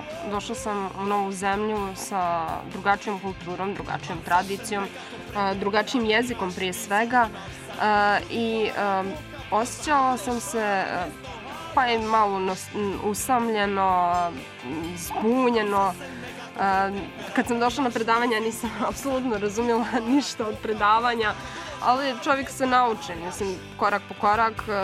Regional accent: Bosnia & Herzegovina; now in Ljubljana, Slovenia; ja sam inače iz Bosne, ovo je treća godina kako sam u Sloveniji. Ja sam ovdje student, na postdiplomskom studiju sam, na fakulteti za društvene nauke ovdje u Ljubljani.

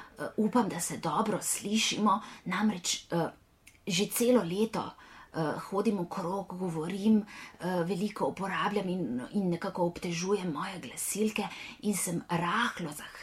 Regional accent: Kuria vas, Upper Carniola, Slovenia; sicer izviram, rodila sem se v Kuri vasi pri Pšati, pri Cerkljah na Gorenjskem, v eni hiši, lepi stari, ki imamo jo v družini že dolgo let. No, in tako sem odraščala nekako razpeta med vasjo in med mestom.

